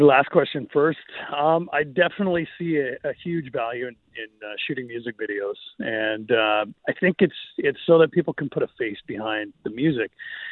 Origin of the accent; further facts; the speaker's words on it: British Columbia, Canada; I think I come by it pretty honestly, being a British Columbia boy my entire life.